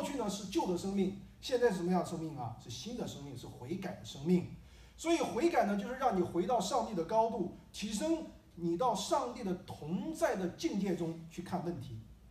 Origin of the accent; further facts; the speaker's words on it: China; 我们中国人其实在这一个文化中，父母和儿女的文化中，其实有点和以色列的文化很接近